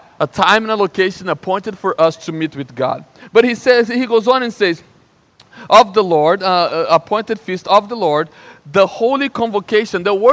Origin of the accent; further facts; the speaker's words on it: Brazil; English is a second language; Yeah, that's an accent. I'm from Brazil. I have a little accent.